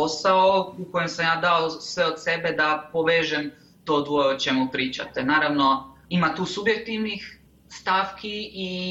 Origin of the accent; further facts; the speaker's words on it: Croatia; born there; zato što ja sam rođen tamo, ja sam rođen u Hrvatskoj